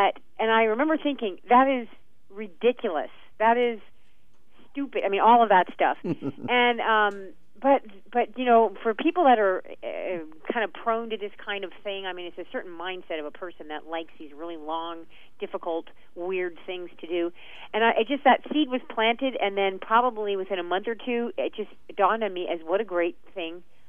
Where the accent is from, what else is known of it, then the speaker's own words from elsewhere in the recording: Tucson, Arizona, United States; I grew up in various places, but really I went to high school and college in Tucson, Arizona.